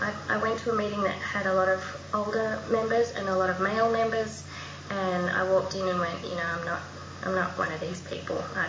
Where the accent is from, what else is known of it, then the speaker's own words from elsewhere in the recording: Adelaide, South Australia, Australia; also born or lived in Melbourne; I grew up in Adelaide, and I moved to Melbourne.